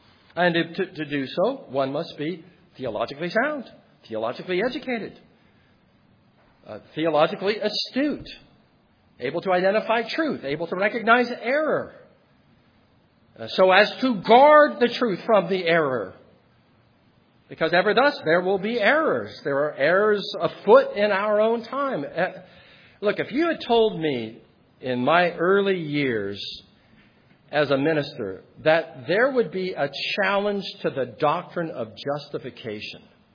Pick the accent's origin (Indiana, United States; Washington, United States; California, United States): California, United States; And I'm a Californian. I can be objective about this.